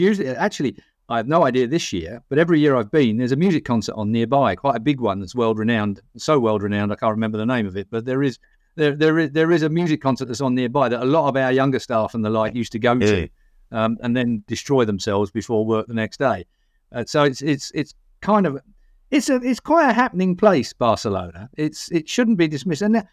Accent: England, United Kingdom; And despite the fact we're English and usually causing a whole lot of trouble down there as much as we possibly can.

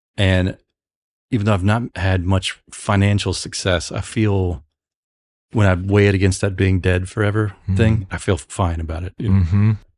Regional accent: Memphis, Tennessee, United States; accent: Southern; I'm also from the South, but I think I don't drink very much anymore. And I think that might've been the key, the linchpin to me losing my Southern accent.

